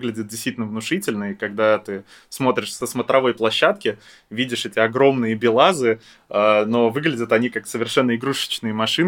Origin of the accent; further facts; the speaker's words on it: Stary Oskol, Belgorod Oblast, Russia; born there; Я родился в прекрасном городе Старый Оскол Белгородской области.